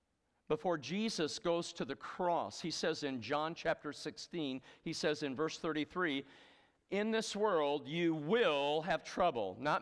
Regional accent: Muskegon, Michigan, United States; Now, I was born and raised in Michigan in a city called Muskegon. And if you're looking at a map of Michigan, that's right on Lake Michigan.

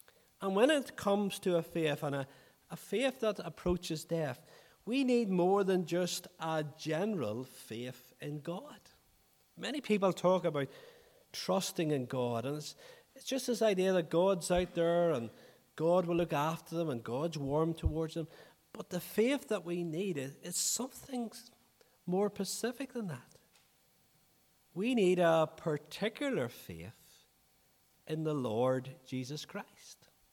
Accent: Newry, Northern Ireland, United Kingdom; I remember a number of years ago being at a funeral in my hometown of Newry

